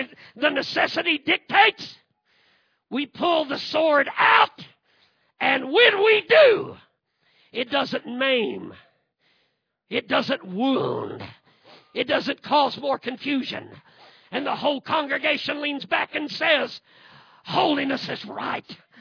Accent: Illinois, United States; they must have found out I was from Illinois.

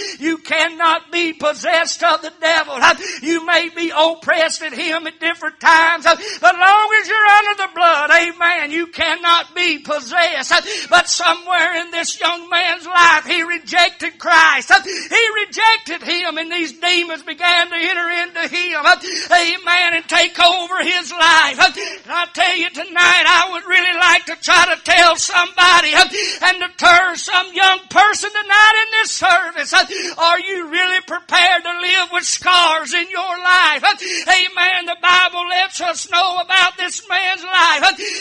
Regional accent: Alabama, United States; I'm from Alabama originally. I wasn't raised in a holiness home.

